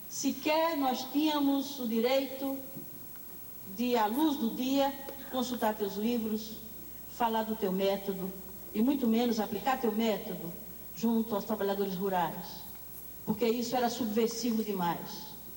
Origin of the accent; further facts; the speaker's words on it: Northeast Region, Brazil; born there; Nascemos os dois no Nordeste